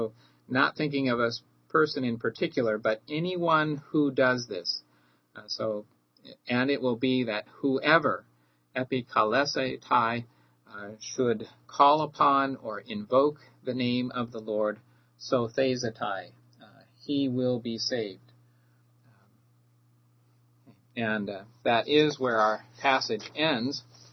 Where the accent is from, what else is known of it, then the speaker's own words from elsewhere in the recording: Midwest, United States; growing up in the Midwest with Pentecost always coming in the spring, it was always a little bit lost on me what exactly this festival was celebrating.